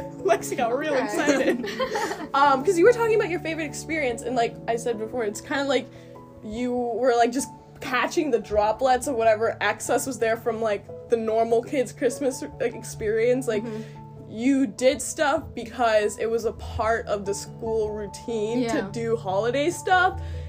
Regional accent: Pakistan; born there; Yumha is Pakistani. I was born there

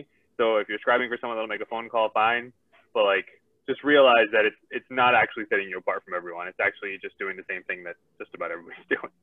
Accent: Abilene, Texas, United States; Yeah, I grew up in Abilene, Texas. It's a small town.

